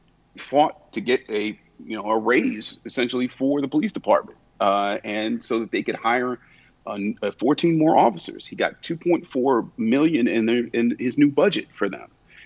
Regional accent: Cleveland, Ohio, United States; So, you know, in my hometown of Cleveland, I mean, we see their actions are virtually, you know, authoritarian in the last couple of days.

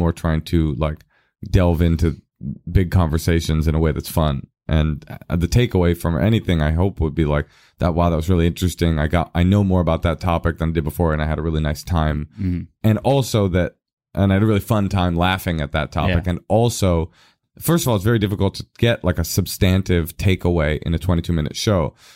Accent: Oakland, California, United States; As a white kid growing up in Oakland, you always really clung to these sorts of sentiments.

